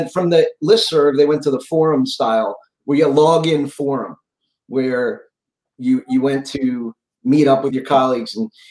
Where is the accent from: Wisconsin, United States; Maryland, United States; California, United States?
Maryland, United States; I'm from the Maryland suburbs of Washington, D.C. I grew up there. I lived elsewhere, but I came back to practice.